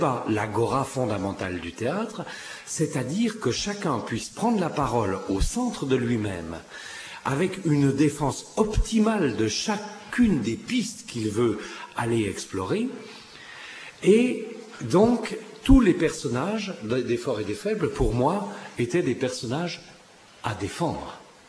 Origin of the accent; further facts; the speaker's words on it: Switzerland; Oui, moi je suis suisse, je vis en Suisse.